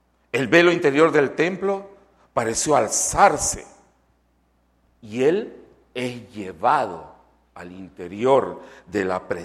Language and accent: Spanish; Lima, Peru; Yo vengo de Lima y nosotros tenemos un cielo color panza de burro. Gris siempre.